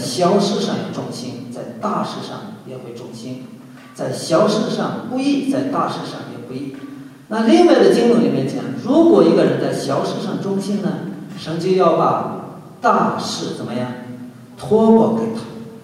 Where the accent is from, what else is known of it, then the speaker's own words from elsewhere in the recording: China; 那我们中国人呢